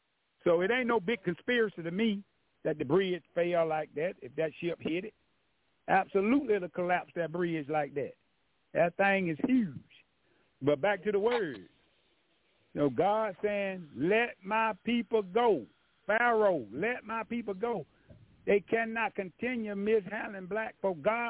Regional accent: Alabama, United States; I'm from Alabama. I'm a country boy.

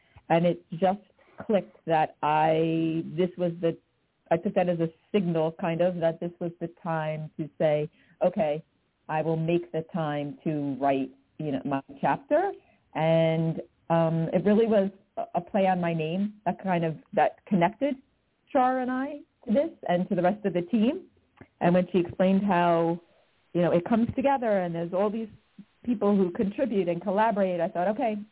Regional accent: New Jersey, United States; also born or lived in Minnesota; I was living, spent my years in New Jersey, except for the first 3 years of my life when I was born in Minnesota and my parents were out there for jobs.

